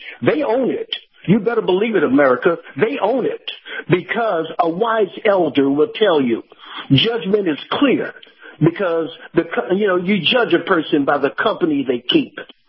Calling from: Wesley Chapel, Florida, United States; from Wesley Chapel.

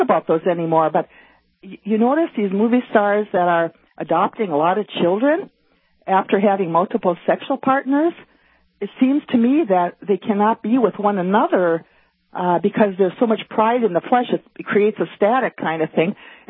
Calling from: Virginia, Minnesota, United States; From Virginia, Minnesota.

